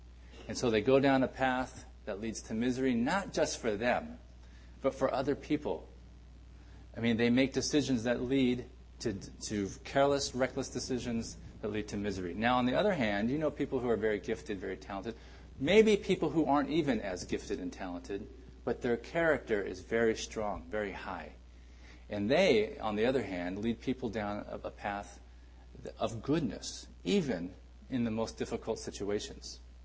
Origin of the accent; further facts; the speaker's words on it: California, United States; And I'm from California, so hey.